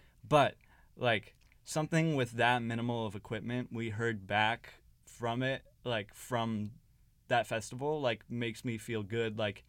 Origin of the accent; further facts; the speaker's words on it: San Diego, California, United States; Alex is his name, Alex Red. We grew up in San Diego together, and we've always kind of wanted to do film and make stories together.